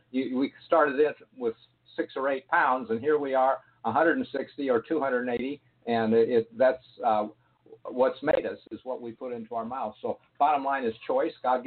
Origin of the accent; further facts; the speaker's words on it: St. Louis, Missouri, United States; also born or lived in Washington, D.C. / California; now in Arizona, United States; Okay, I'm calling in from Arizona, where I am living now. I grew up in St. Louis, attended college in Washington, D.C., went to medical school at Loma Linda in California